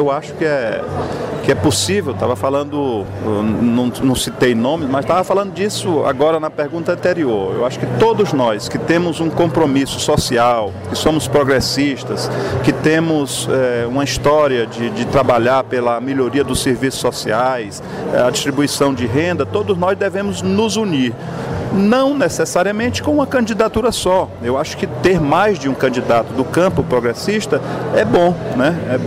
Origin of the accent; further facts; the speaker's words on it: Sobral, Ceará, Brazil; muitas oportunidades que foram dadas pelo povo da minha terra, Sobral, que me elegeu duas vezes prefeito, pelos meus conterrâneos cearenses